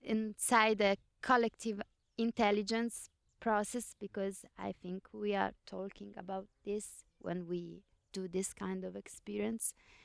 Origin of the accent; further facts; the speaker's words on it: Italy; English is a second language; now in Portugal; I'm from Italy, but I'm doing this PhD in performative arts